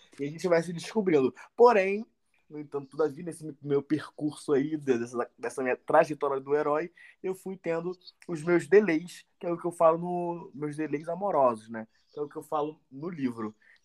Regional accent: Rio de Janeiro, Brazil; eu tenho 23 anos, sou morador de Realengo atualmente, nasci na Cidade de Deus, vim pra cá com 8 anos e desde então tô com 23 e moro aqui.

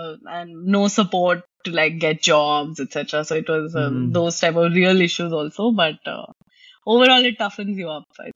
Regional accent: Patna, Bihar, India; I came from Patna, which was anyway a very sheltered small town in the sense of those state capital, not very developed.

